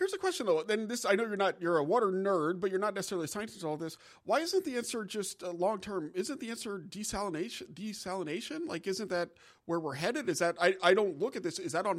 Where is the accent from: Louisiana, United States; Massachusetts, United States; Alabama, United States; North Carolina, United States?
Louisiana, United States; New Orleans; I'm from New Orleans, so I've been drinking sewage my whole life.